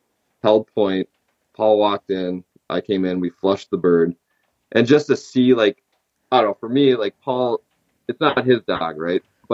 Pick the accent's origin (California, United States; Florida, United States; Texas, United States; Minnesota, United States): Minnesota, United States; is to not only hunt in my home state of Minnesota, but every year try and go to a state